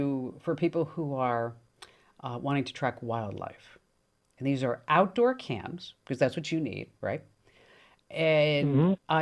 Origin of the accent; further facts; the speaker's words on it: Phoenix, Arizona, United States; Remember, I mean, I'm a desert rat. I'm from Phoenix.